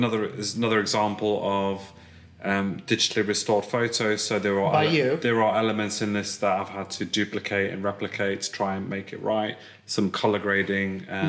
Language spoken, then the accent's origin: English; England, United Kingdom; if I went back, I wouldn't feel I'm too English to go back.